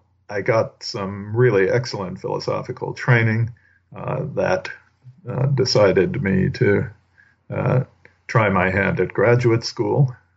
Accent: New Jersey, United States; born there; also born or lived in East Coast, United States; I was born in New Jersey specifically and lived all up and down the East Coast.

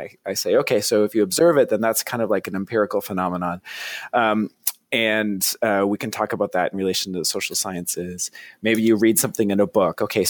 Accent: Vermont, United States; because I'm from Vermont, so I'm kind of a Northeast guy.

